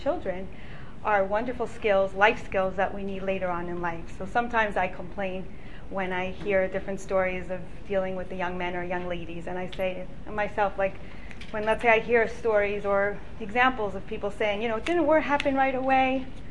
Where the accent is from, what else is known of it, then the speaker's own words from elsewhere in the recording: California, United States; I thought I grew up in California. I didn't ever think I would live here. I met my husband. I moved here.